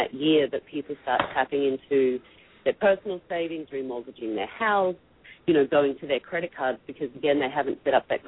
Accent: Australia; because I am from Australia, and I'm not from the South

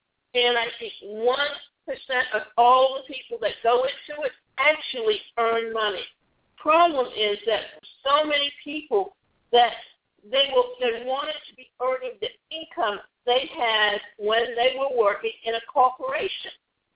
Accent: Georgia, United States; And why Coca-Cola? Because we come from Georgia, and Coca-Cola was a Georgia company.

